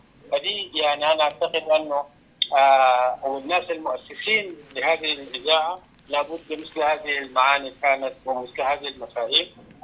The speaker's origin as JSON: {"language": "Arabic", "country": "Sudan", "said": "الحل يعني لحسن الحظ يعني لأول مرة يعني نتفق كسودانيين بأنه الحل هو يعني حل جماعي"}